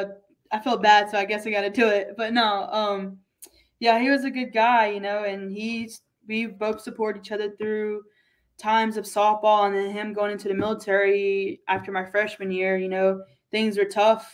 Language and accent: English; North Carolina, United States; We're based out of North Carolina. We're living in my hometown house actually right now until we start to figure stuff out.